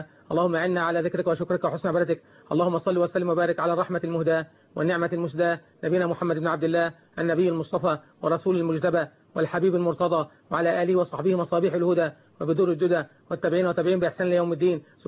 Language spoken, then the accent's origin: Arabic; Egypt; اللهم اجعل بلدنا مصر بلد أمن وأمان وإسلام وإحسان